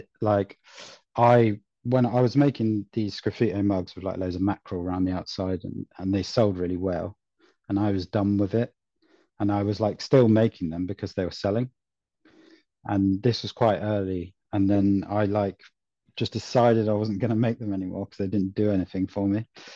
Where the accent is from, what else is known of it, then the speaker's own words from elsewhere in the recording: South West England, United Kingdom; I'm from North Devon